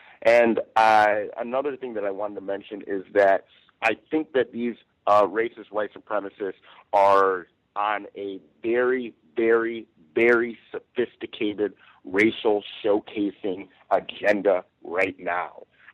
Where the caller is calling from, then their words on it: Los Angeles, California, United States; I'm calling from Los Angeles at the moment.